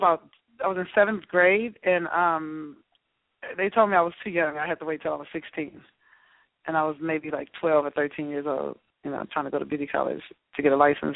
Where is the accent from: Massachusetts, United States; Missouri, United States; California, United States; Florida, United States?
California, United States; born and raised in California. I started doing hair when I was 11 years old.